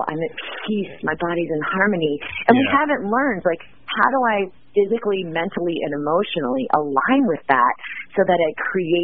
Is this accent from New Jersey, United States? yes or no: no; Boston, Massachusetts, United States; I was living in the East Coast, so I grew up in Boston.